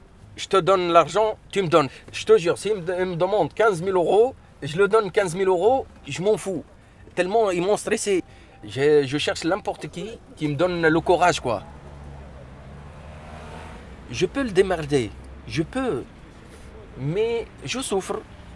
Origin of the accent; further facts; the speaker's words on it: Tunisia; now in Saint-Ouen, France; Pour je gagne un petit peu, pour que je fais une maison chez moi, en Tunisie.